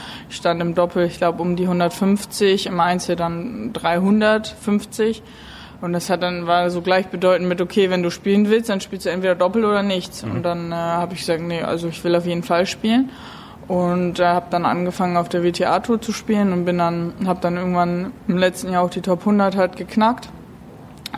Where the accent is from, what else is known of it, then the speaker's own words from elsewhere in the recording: Wiefelstede, Lower Saxony, Germany; also aufgewachsen bin ich in Wiefelstede. Kleines Örtchen bei Oldenburg.